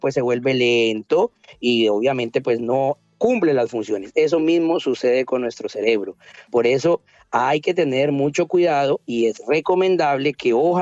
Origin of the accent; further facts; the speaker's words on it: Colombia; Por ahí alguna vez escuché en mi país, en Colombia